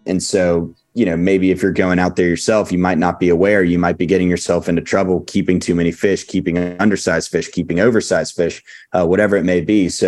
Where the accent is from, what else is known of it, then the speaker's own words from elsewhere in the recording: Houston, Texas, United States; just growing up in Houston, would go out with friends and with my dad, with my brother, you know, just past the backyard, there were some woods